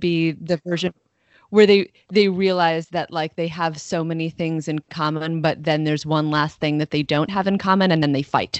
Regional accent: Bloomington, Indiana, United States; also born or lived in Philadelphia; So I grew up partly in Philadelphia and partly in Bloomington, Indiana. I'm mm-hmm. from Philadelphia originally

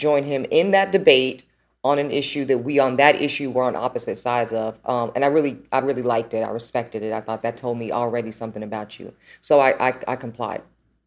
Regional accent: the South, United States; You know, gee, I'm a daughter from the South.

